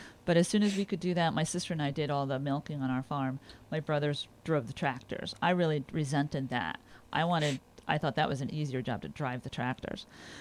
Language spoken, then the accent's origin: English; New Jersey, United States; now in Duanesburg, United States; So I've been in New York since 1989. I grew up in New Jersey.